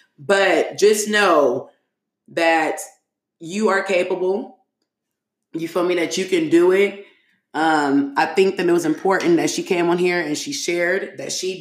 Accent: New York, United States; Because y'all know in my heart, I'm from New York.

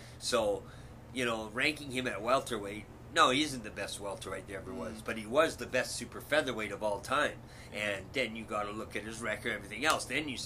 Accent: Vancouver, British Columbia, Canada; I was from Vancouver, but I was living in Calgary

